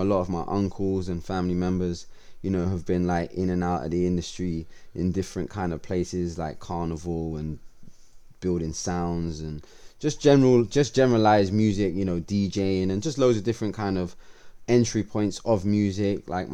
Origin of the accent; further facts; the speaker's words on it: London, United Kingdom; I'm born and raised in West London, man. Chiswick, Acton, borderline kind of Acton, Chiswick. Went to primary school here, high school, and then I went to Brunel University after that in Uxbridge, which is again kind of similar, basically West London.